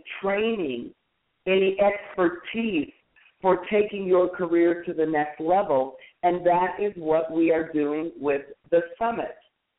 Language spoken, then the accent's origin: English; Tacoma, Washington, United States; I've been running around seeing my family and my friends because I'm from Tacoma, Washington.